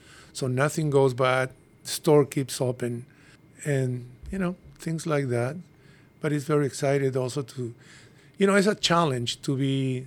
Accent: Lima, Peru; now in San Francisco, United States; Yes, Susie and I were from Peru. We are from Lima. Then we came here, and 5 years after, Natalia was born in San Francisco.

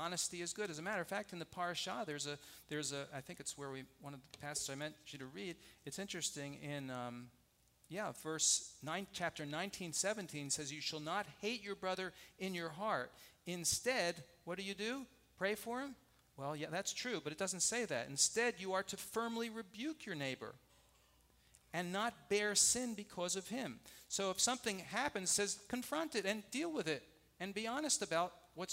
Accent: Northeast, United States; If you may have guessed, I'm not from the South. So I grew up in the Northeast.

